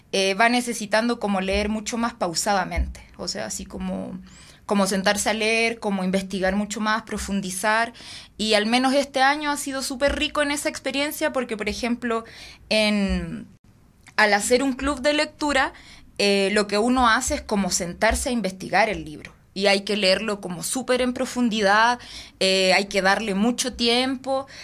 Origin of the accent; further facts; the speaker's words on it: Chile; moved away as an adult; now in Quito, Ecuador; yo soy chilena y llegué hace 3 años acá a Ecuador. Me vine buscando un lugar nuevo para vivir.